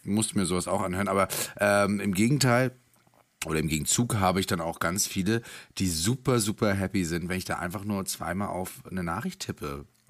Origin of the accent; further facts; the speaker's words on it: Rostock, Mecklenburg-Vorpommern, Germany; ich komme aus Rostock